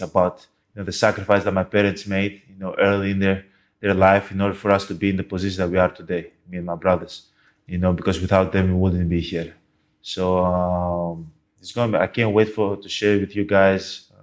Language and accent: English; Greece; but I was born and raised in Greece. So my parents came from Nigeria to Greece